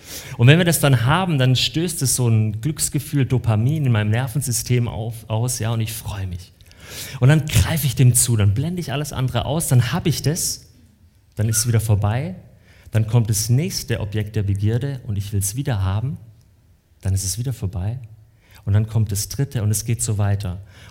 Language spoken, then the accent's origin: German; Baden-Württemberg, Germany; Ich habe da als Schwabe natürlich nichts dazu gesagt.